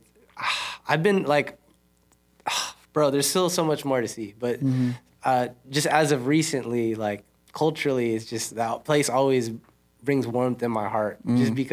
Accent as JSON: {"language": "English", "country": "Philippines", "said": "being Asian myself, I'm Filipino."}